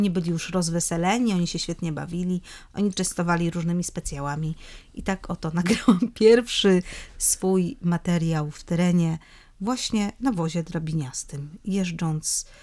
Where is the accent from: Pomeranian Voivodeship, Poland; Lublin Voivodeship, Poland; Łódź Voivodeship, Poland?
Pomeranian Voivodeship, Poland; bo jestem Kaszubką.